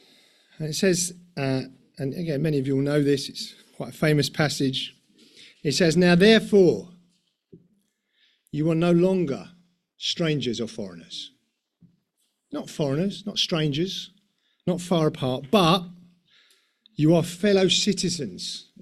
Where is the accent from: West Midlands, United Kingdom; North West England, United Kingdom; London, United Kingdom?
London, United Kingdom; We're from London and everything's done with cement in London.